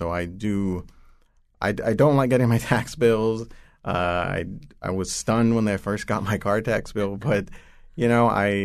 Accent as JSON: {"language": "English", "town": "Corpus Christi", "region": "Texas", "country": "United States", "tie": "born or raised there", "also_born_or_lived": "Illinois / Wisconsin / South Dakota / Florida", "lives_now": "Connecticut, United States", "said": "My family, I was born in Corpus Christi, Texas. And my family moved all around Texas. We moved to Illinois, Wisconsin, South Dakota, Florida."}